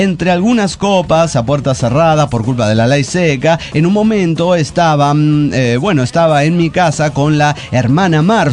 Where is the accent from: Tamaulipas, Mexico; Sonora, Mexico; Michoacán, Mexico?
Michoacán, Mexico; Morelia; de Morelia, Michoacán.